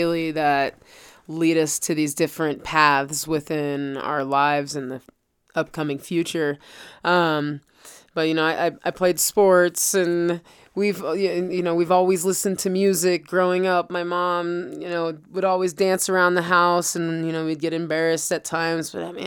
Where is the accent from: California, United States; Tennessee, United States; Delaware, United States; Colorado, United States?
Colorado, United States; Loveland; I am from Loveland, Colorado.